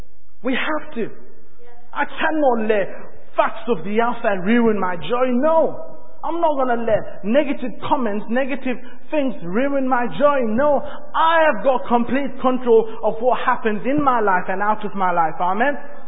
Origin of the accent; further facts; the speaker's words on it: London, United Kingdom; also born or lived in Nepal; now in Doncaster, United Kingdom; I was born in Nepal, then I was brought up in London, then I moved to Doncaster